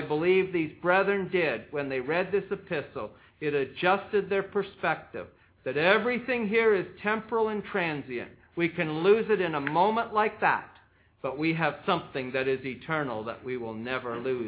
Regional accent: Canada; And I tell them I'm a Canadian.

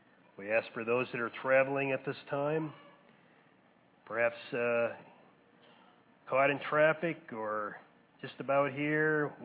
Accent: Grant, Michigan, United States; I'm from Grant, Michigan.

